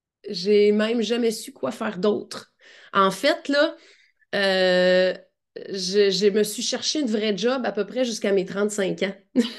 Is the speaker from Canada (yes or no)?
yes; Quebec, Canada; Moi, je suis originaire du Saguenay. Et j'ai fait beaucoup de comédie musicale en étant jeune.